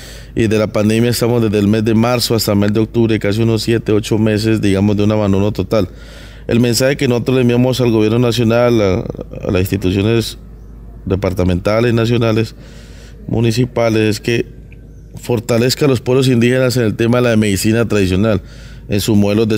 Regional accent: Colombia; que nos cuidemos como colombianos

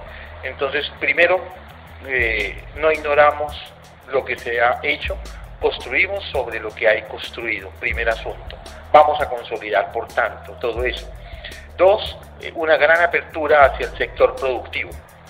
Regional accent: Bucaramanga, Santander, Colombia; born there; moved away as an adult; now in Medellín, Colombia; yo soy santandereano, nací en Bucaramanga, hincha del Atlético Bucaramanga

